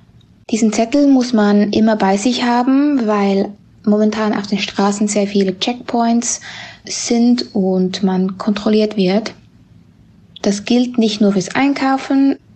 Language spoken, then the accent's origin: German; Zurich, Switzerland; now in Ho Chi Minh City, Vietnam; ich komme aus Zürich und lebe seit fast 3 Jahren schon in Saigon.